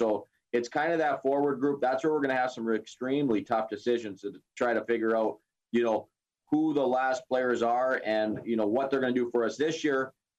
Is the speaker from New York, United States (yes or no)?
no; Houghton, Michigan, United States; Well, that's from my hometown area of Houghton Hancock, Michigan.